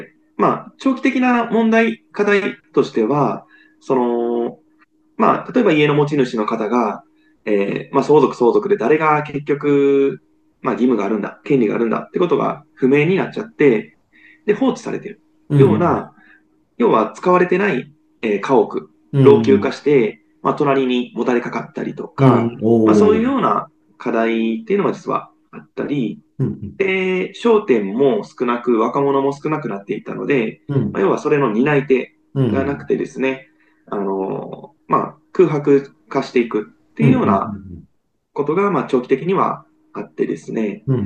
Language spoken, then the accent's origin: Japanese; Osaka, Japan; 大阪に育ってまして、大阪っていう街が面白い形というか、まあ、本当に大阪で育って、恵まれてるなというふうなことを私たちは実感してます